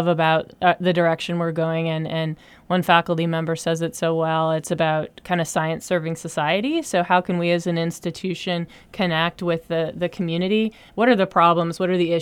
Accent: Virginia, United States; I came from the land of Virginia Tech. I came from Virginia, and most of my friends went to Virginia Tech and didn't major in anything tech.

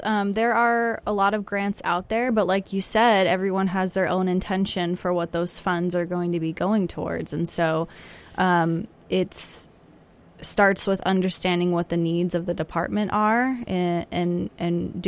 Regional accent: Santa Rosa, California, United States; Oh, Santa Rosa.

